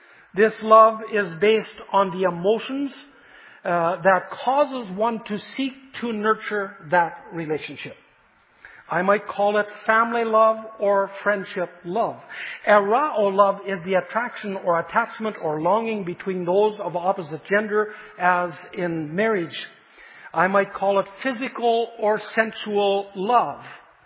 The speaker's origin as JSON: {"language": "English", "town": "Vanderhoof", "region": "British Columbia", "country": "Canada", "tie": "born or raised there", "said": "For those of you who know Vanderhoof, my hometown where I grew up, you know that when you come from the east, you go down a long hill until you come into the Chaco River Valley."}